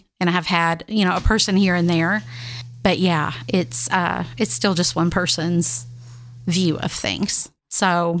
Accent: Arkansas, United States; now in Indiana, United States; You know, I grew up in Arkansas, and Arkansas is a red state and has a lot of backward stuff about it.

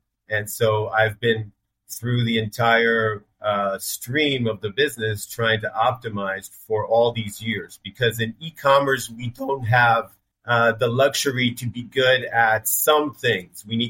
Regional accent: Israel; I am from Israel originally.

